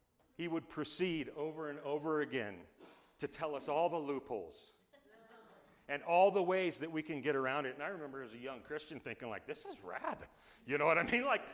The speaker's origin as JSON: {"language": "English", "country": "United States", "said": "I'm an American, I can say it, denarius, I guess."}